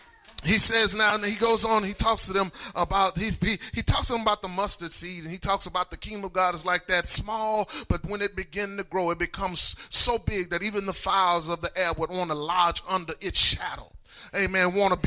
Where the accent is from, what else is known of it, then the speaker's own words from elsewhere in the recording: Louisiana, United States; I'm from Louisiana, so we like that lanyap.